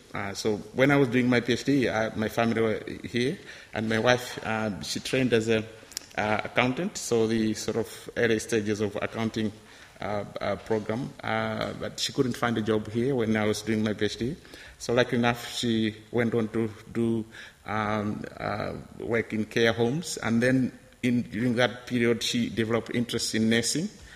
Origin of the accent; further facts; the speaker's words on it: Northern Region, Malawi; So I grew up there in Malawi and went to school there, secondary school and a college in Malawi.